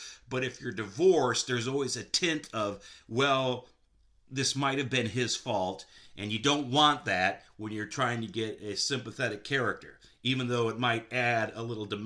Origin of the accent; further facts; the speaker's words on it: Detroit, Michigan, United States; I am actually from the Detroit area in Michigan.